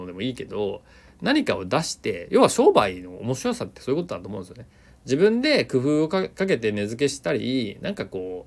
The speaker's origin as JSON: {"language": "Japanese", "town": "Nagoya", "region": "Aichi", "country": "Japan", "tie": "born or raised there", "said": "名古屋っていうね、地元は名古屋なんですが、スタートアップ不毛の地というふうに、まあ、揶揄されてるのか、 自称してるのか分かりませんが"}